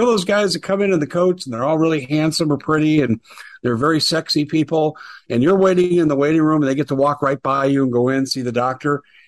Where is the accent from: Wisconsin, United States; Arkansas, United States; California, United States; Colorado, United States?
Colorado, United States; Aurora; But I'm from Aurora, and I have sources there, and I heard the same thing over and over.